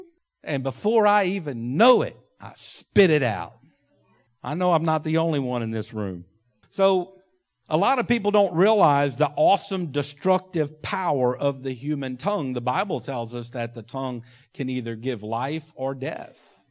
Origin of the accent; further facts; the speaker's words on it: United States; and I'm an American and I'm free, I can say whatever I want.